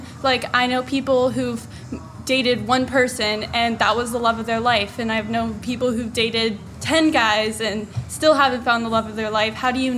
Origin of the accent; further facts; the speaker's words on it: Florida, United States; from Southwest Florida.